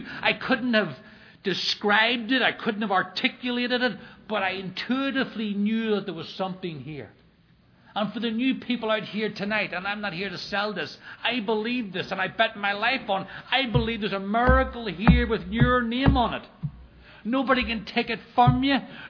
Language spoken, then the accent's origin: English; Northern Ireland, United Kingdom; I grew up in Northern Ireland